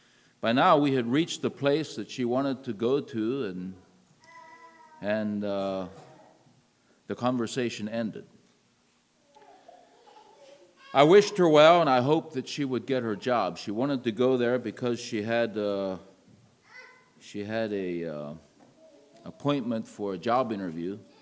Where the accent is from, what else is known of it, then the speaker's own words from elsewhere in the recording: Ohio, United States; I'm not from around here. I'm from Ohio.